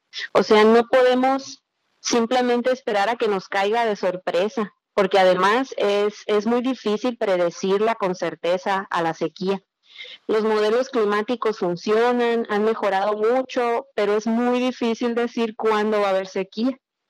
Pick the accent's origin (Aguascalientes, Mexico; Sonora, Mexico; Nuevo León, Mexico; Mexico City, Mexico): Sonora, Mexico; En nuestra mente, como buenos sonorenses, como buenos habitantes del desierto